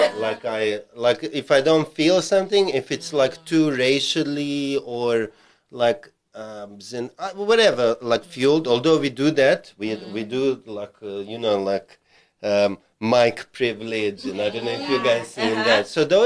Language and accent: English; South Africa; man, I'm Serbian. Like, I'm South African, but like my DNA is Serbian, and we are straightforward.